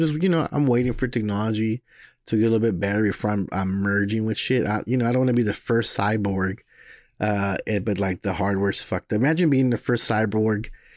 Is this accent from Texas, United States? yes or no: yes; Texas, United States; moved away; trying to lose my Texanish while I'm up here. It's really hard. You know, it's gotten me, you know, so growing up in Texas, like if you didn't say sir or ma'am